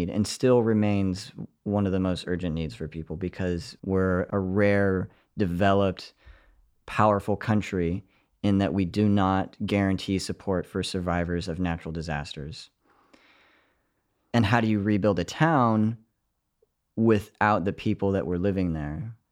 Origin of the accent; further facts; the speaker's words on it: Paradise, California, United States; Yeah, so I was born and raised in Paradise, California, a small town in this western-facing slopes of the Sierra Nevadas, and I was shaped by nature.